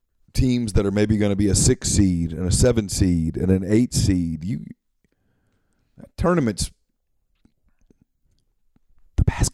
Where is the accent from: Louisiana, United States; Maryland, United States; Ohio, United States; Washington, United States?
Louisiana, United States; I'm from Louisiana. We have the most corrupt politics in the world.